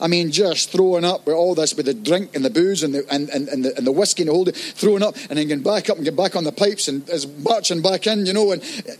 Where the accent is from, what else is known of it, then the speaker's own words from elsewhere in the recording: Scotland, United Kingdom; I'm Scottish. I play the bagpipes. I wear the kilt.